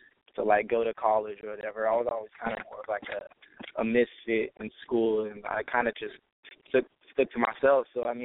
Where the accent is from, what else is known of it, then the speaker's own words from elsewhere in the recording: San Diego, California, United States; now in Los Angeles, United States; And then the big challenge was making the move out to Los Angeles because I'm originally from San Diego.